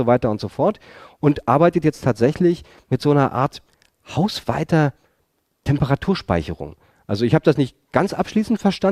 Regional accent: Berlin, Germany; ich komme aus Berlin, auf die Berliner Map gegangen

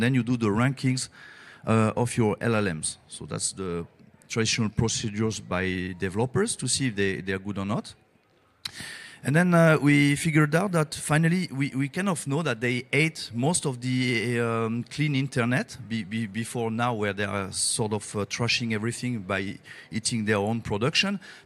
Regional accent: Brittany, France; from Brittany in France.

